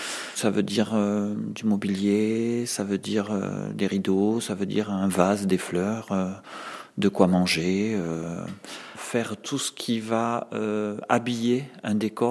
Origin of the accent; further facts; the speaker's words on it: Agen, Nouvelle-Aquitaine, France; accent: southwestern French; Moi, je suis un gamin de la campagne, donc je suis du sud-ouest de la France, ça doit s'entendre, mon accent.